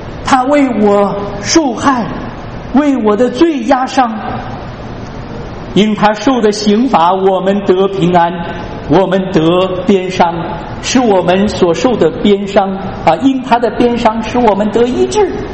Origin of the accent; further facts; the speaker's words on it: Qinghai, China; 我从小在青海长大，我知道牧羊人。